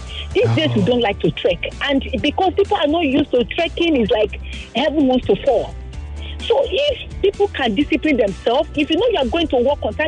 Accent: Lagos, Nigeria; But I grew up in Lagos.

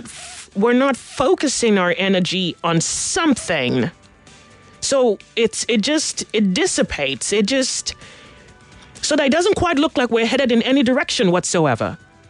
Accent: Nigeria; you know, just being a Nigerian and Lekki happened

